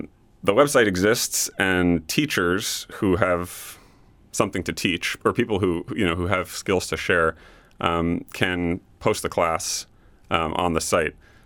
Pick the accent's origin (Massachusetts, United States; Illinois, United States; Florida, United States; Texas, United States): Florida, United States; also born or lived in Wisconsin; now in Alaska, United States; But I grew up in South Florida, actually.